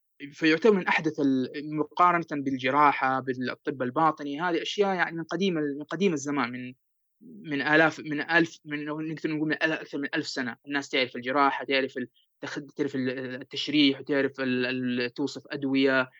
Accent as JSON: {"language": "Arabic", "town": "Medina", "region": "Medina Province", "country": "Saudi Arabia", "tie": "born or raised there", "moved": "as an adult", "lives_now": "Sweden", "said": "وأنا من مواليد المدينة المنورة، وعشت فيها طول حياتي إلى أن جاني فرصة الابتعاث إلى مملكة السويد في عام 2013. ومن 2013 إلى الوقت الحالي أنا في السويد."}